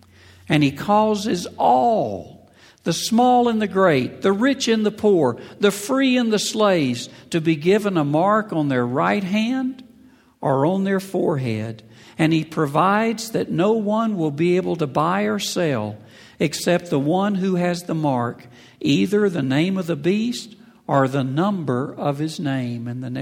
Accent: United States; I come from America.

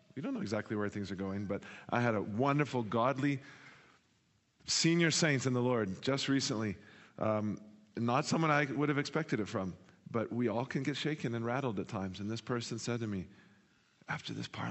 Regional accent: Zimbabwe; Guys, I'm from Zimbabwe.

